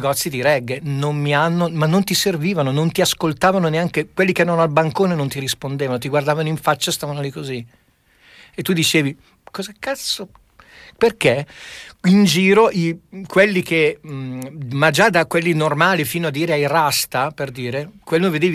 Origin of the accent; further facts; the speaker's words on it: Milan, Lombardy, Italy; io vengo da Milano, a Milano era la stessa cosa, io andavo a scuola a Quarto Giaro, che era un quartiere terribile, molto molto pericoloso